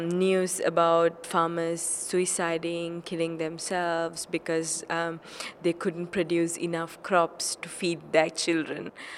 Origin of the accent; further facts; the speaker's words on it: Sri Lanka; So I'm from Sri Lanka. Growing up, of course, I have seen many impacts of climate change.